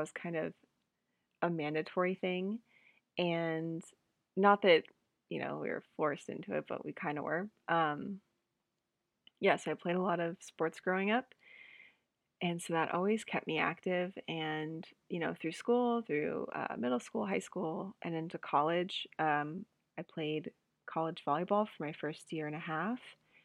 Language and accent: English; United States; And then with COVID, it's been hard being an American trying to go anywhere outside of the States.